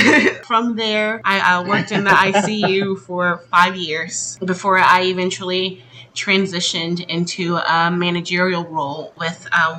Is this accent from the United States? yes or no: yes; Louisiana, United States; I'm from Louisiana, so what made me actually decide to become a technician was Hurricane Katrina.